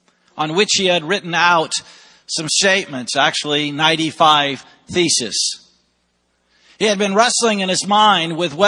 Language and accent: English; Vienna, Austria; As a little boy, a missionary kid, and growing up in Vienna, Austria